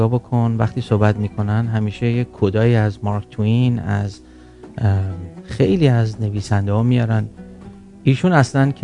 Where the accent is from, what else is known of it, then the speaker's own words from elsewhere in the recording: Iran; now in Canada; ایرانی هستیم و تو خاورمیانه بزرگ شدیم